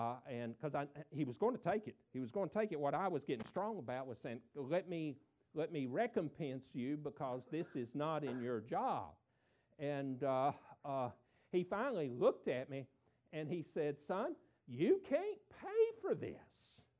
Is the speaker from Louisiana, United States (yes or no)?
no; Tennessee, United States; I'm from Tennessee. When we go to Florida in January, we in shorts and T-shirts